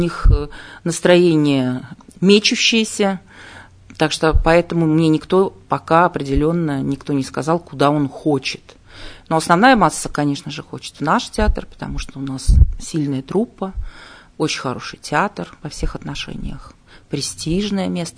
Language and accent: Russian; Samara, Samara Oblast, Russia; born there; Ну, я из другого города, я не из Екатеринбурга и не из Свердловской области. Я родилась в Самаре